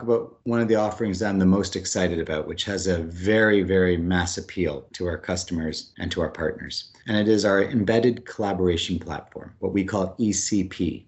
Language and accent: English; Canada; One of my favorite athletes growing up in Canada was Wayne Gretzky, the hockey player.